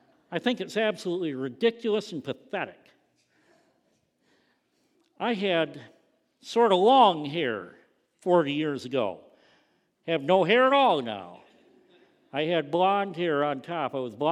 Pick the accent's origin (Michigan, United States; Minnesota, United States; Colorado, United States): Michigan, United States; Greenville; born there; I was born in the city of Greenville, Michigan.